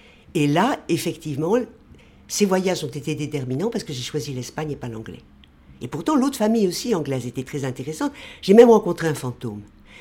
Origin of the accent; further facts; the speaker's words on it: France; J'étais française, ma langue maternelle était le français, mais l'autre langue, c'était celle que je choisissais.